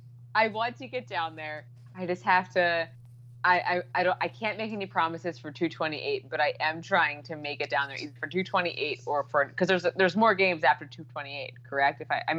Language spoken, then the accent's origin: English; Philadelphia, Pennsylvania, United States; also born or lived in Georgia; now in Boston, United States; I'm from Philly, but I live. I know I'm so confusing. That's what I always tell people. I'm sorry. I'm confusing. I grew up in Philly, lived there, and I've been up in Boston for I think 4 years.